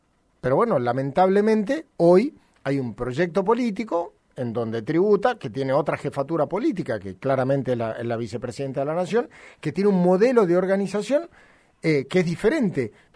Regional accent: Argentina; Como argentino, yo lo que estoy viviendo en Argentina

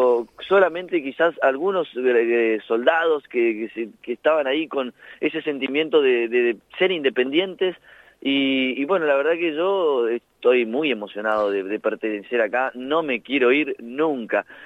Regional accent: Corrientes, Argentina; Yo soy correntino

